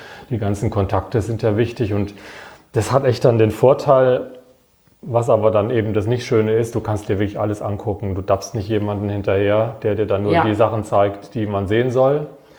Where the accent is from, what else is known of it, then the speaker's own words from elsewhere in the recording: Wiesloch, Baden-Württemberg, Germany; weil meine Heimatstadt Wiesloch, die hat auch genauso viele Einwohner etwa.